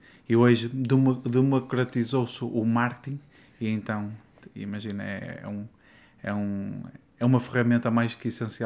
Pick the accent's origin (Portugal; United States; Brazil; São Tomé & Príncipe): Portugal; Norte; accent: northern Portuguese; Não estranhem de eu ter aqui um sotaque nortenho, mas faz parte. Eu sou muito ligado às origens.